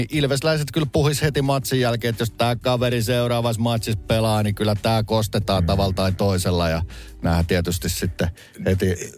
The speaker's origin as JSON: {"language": "Finnish", "town": "Lahti", "region": "Päijät-Häme", "country": "Finland", "said": "Mä lahtelaisena on totta kai kytänyt"}